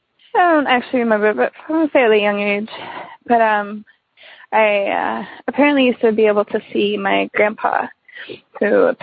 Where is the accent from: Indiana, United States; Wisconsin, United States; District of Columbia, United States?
Wisconsin, United States; from Wisconsin. This is my first time calling